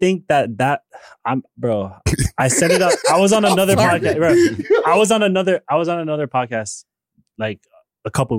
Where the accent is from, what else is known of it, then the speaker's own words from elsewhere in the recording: Toronto, Ontario, Canada; that's why I feel it for people from these circumstances who are growing up in Toronto community housing, resulting to making music and doing things like that for money, trapping, whatever it is, because the options were there for real.